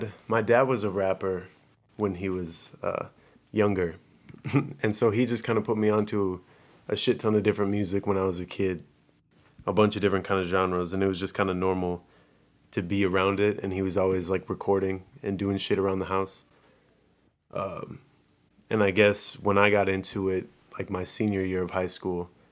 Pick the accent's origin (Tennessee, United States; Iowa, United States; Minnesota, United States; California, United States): Minnesota, United States; Mound; Well, I grew up in a variation of places in Minnesota, and then graduated from a town called Mound.